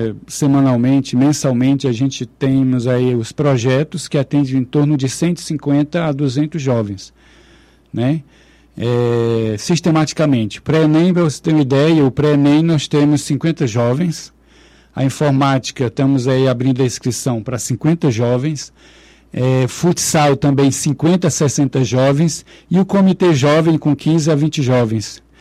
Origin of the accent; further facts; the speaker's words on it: Cruzeiro do Sul, Acre, Brazil; então eu sou natural aqui de Cruzeiro do Sul, né? E retornei no ano passado.